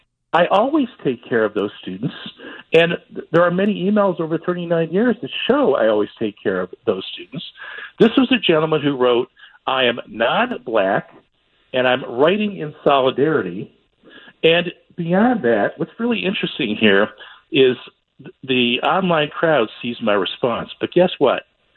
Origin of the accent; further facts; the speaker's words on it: Detroit, Michigan, United States; In the city of Detroit, I was raised in African-American culture.